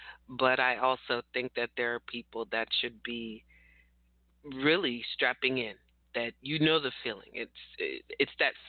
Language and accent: English; California, United States; I'm from California, and I don't have children.